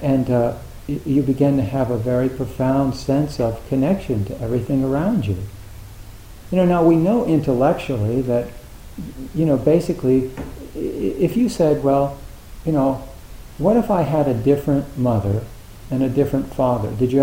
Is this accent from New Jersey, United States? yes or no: yes; New Jersey, United States; if instead of growing up in New Jersey, we'd grown up in Montana